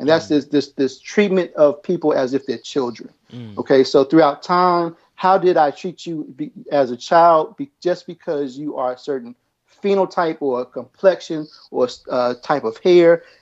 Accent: Southern US, United States; accent: Southern; If you hear my accent, I'm actually from the South.

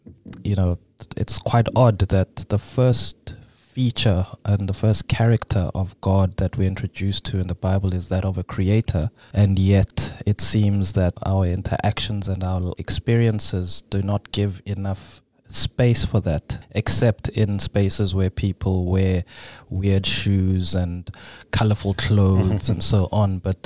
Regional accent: Pretoria, Gauteng, South Africa; I am born and bred in Pretoria, South Africa.

